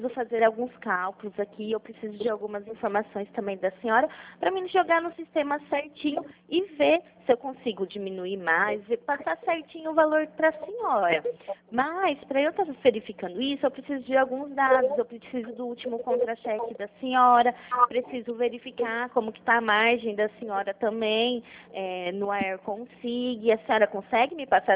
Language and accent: Portuguese; Pirassununga, São Paulo, Brazil; eu não sou de São Vicente, eu sou de Pirassununga.